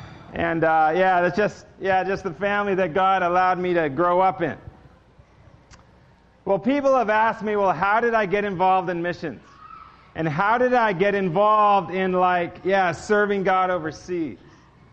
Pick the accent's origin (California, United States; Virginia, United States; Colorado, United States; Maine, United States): California, United States; Manhattan Beach; I got two sisters and a mom and dad, and we grew up in Manhattan Beach, California, and I loved growing up there.